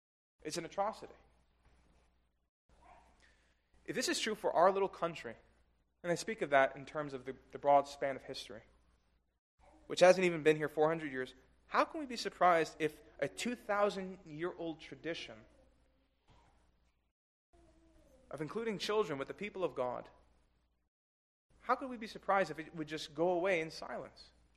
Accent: New York City, New York, United States; Now, this is personal for me because I grew up in New York City.

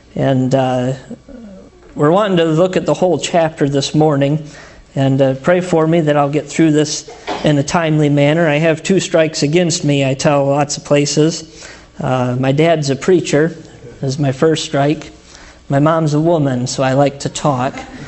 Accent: Illinois, United States; I'm from Illinois, so even my humor's corny, and that's just the way it is.

